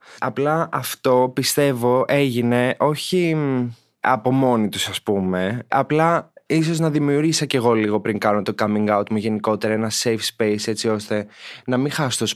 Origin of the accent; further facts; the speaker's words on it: Himarë, Vlorë County, Albania; Είμαι 23 ετών. Είμαι nail artist κατά βάση. Κατάγομαι από τη Χιμάρα της Αλβανίας.